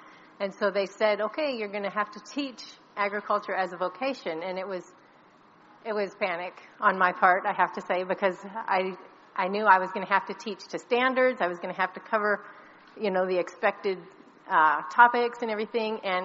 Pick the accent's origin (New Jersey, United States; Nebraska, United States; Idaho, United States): Nebraska, United States; moved away; I'm originally from Nebraska, so it's like moving to another planet when you come down here.